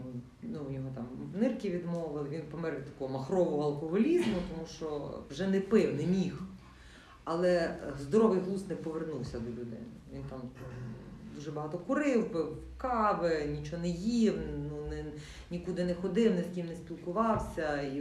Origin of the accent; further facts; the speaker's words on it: Lviv, Lviv Oblast, Ukraine; я зі Львова, я львів'янка, я зі Львова поїхала поступати в Київ, поступила дуже престижний вуз, університет Шевченка, на престижний факультет.